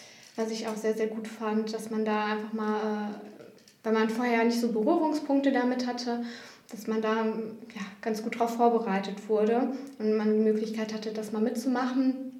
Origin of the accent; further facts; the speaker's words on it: Attendorn, North Rhine-Westphalia, Germany; Und dann habe ich mal hier in Attendorn nachgefragt, weil ich auch gebürtig aus Attendorn komme.